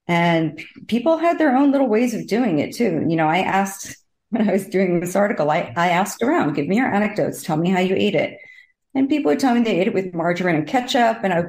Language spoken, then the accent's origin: English; Northeast, United States; I guess it was very regional in terms of where I grew up in the Northeast, close to New York City